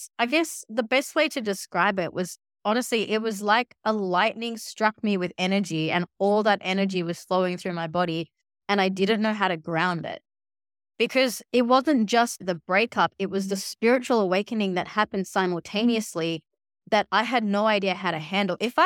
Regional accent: India; I'm Indian. Like, I've studied in one of the oldest yoga schools back in India many years ago.

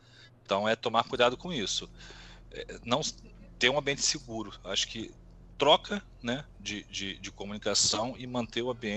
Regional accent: São Paulo, Brazil; Pô, sou aqui de São Paulo, precisa ter mais eventos aqui.

